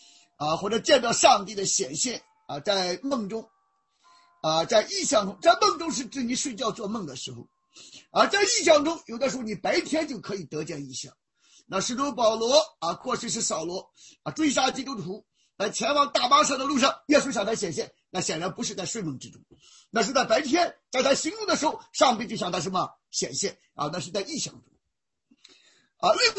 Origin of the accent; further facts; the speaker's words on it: Shandong, China; 在中国，像我在草根阶层长大啊，小的时候逃犯啊，在村子里啊，到县城啊，到北京